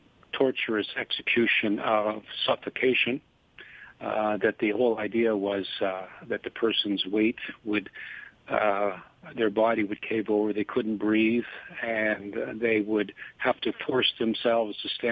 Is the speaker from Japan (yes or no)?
no; Canada; Now, I'm a Canadian. I don't get the vote